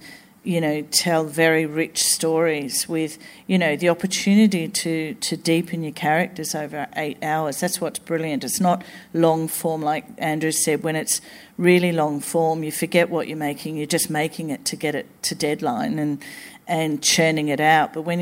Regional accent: Tasmania, Australia; I grew up in Tasmania, so I'd never seen my world on screen, my Australia

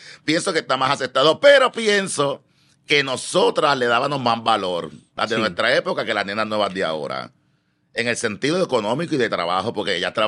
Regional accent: Puerto Rico; yo me crié en La Perla

